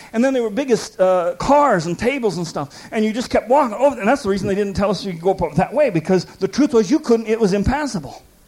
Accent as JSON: {"language": "English", "town": "Denver", "region": "Colorado", "country": "United States", "tie": "born or raised there", "said": "And I had traveled in the mountains. I'd lived in Colorado. I grew up in Denver."}